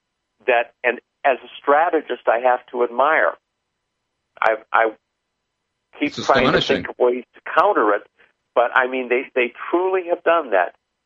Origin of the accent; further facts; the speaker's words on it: United States; As I've told people a number of times, I'm an American. I care about what happens to this country.